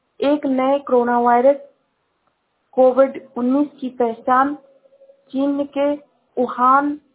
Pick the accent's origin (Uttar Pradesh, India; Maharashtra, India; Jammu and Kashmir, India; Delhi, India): Uttar Pradesh, India; Shravasti; मैं जिला श्रावस्ती से हूँ।